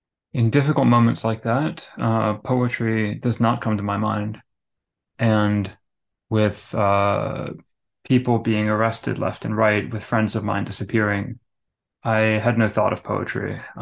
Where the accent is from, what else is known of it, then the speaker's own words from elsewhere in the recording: Kashgar, Xinjiang, China; when I was filming a TV series near my hometown, Kashgar.